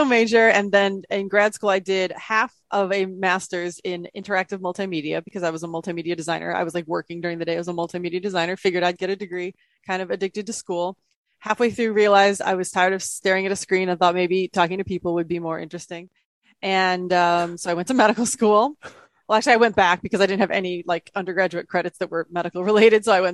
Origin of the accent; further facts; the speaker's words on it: Midwest, United States; born there; So my very basic backstory is I was born in the Midwest from a very conservative family